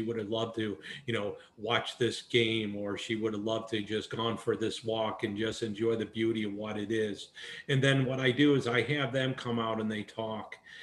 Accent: New York, United States; I'm a transplant from New York down here

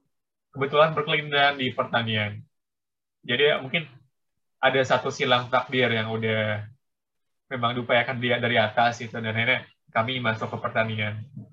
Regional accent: Sukabumi, West Java, Indonesia; born there; kebetulan kami lahir berdua di Sukabumi

